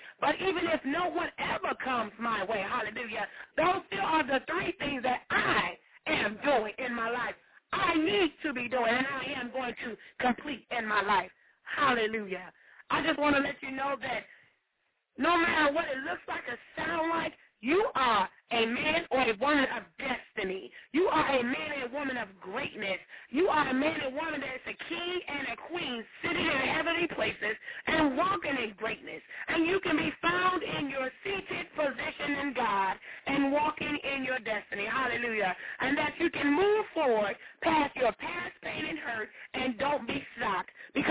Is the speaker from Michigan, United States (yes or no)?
yes; Michigan, United States; now in St. Joseph, United States; all from my hometown where I stay now. I just stay like 5 minutes away, St. Joseph, Michigan.